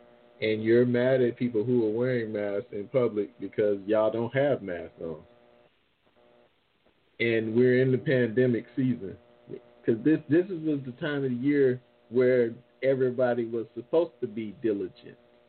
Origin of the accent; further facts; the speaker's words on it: New Orleans, Louisiana, United States; I'm from New Orleans. It's different.